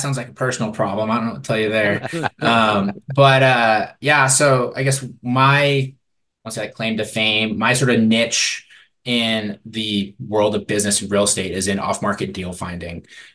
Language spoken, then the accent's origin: English; Bozeman, Montana, United States; So I grew up out in Bozeman, Montana, back before it was the Bozeman that was made famous by Yellowstone and Big Sky